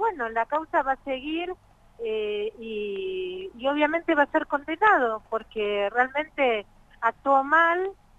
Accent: Argentina; me hieren como argentina

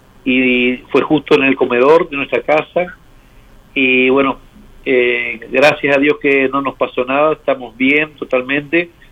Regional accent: Corrientes, Argentina; moved away as an adult; now in Beersheba, Israel; soy de Corrientes, vivimos acá hace 19 años, estoy con mi esposa y cuatro hijos, llegamos acá en el año 2003, esta ya es nuestra séptima guerra, acá estamos siempre en el Negev, en Beersheba

